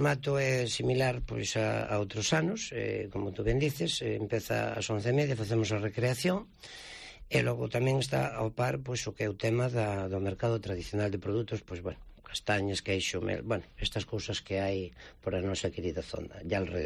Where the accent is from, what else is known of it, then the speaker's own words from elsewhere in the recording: Galicia, Spain; Home, como galegos que somos